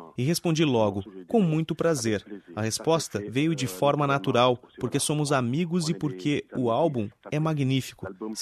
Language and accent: Portuguese; Casamance, Senegal; Portuguese is a second language; O meu pai também é de origem guineense, e como sou do sul do Senegal, da Casamance, muito próximo à fronteira com a Guiné-Bissau